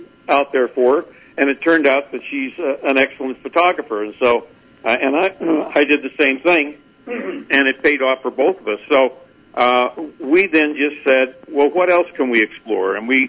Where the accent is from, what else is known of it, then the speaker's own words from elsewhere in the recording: Palos Verdes, California, United States; I was raised in Palos Verdes, and I surfed the cove all the time